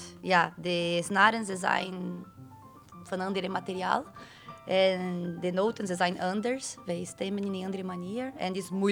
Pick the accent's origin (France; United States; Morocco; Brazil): Brazil; South Region; Dutch is a second language; ik kom uit Zuid van Brazilië. En daar is meer Europese dan Braziliaanse, denk ik. Ja, ook in mijn familie, wij hebben Duitse bloed, wij hebben Italiaanse bloed, Oekraïense.